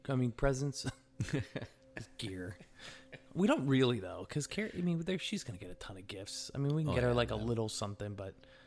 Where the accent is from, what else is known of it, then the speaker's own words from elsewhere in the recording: New York, United States; also born or lived in Connecticut / New Jersey; now in India; So I'm from the East Coast. I'm from the East Coast, right, guys? All right. Patrick, you know that, right? I'm from New York and Connecticut. Yeah, in New Jersey.